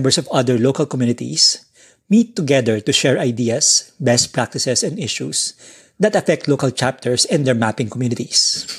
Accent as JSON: {"language": "English", "country": "Philippines", "said": "I am from the Philippines."}